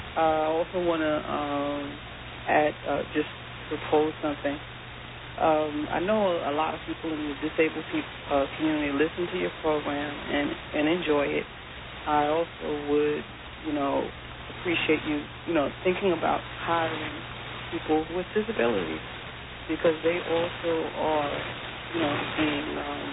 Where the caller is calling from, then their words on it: Queens, New York, United States; I'm from Queens